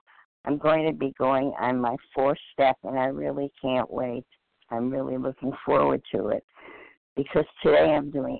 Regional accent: Michigan, United States; So anyhow … I'm from Michigan.

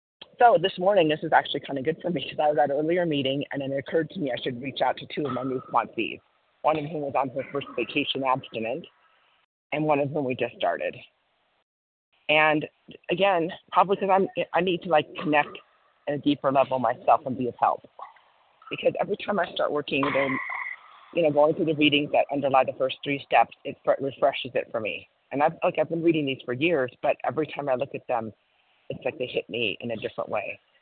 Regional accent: Wyoming, United States; Good morning. … from Wyoming, and grateful to hear this reading this morning and the other shares.

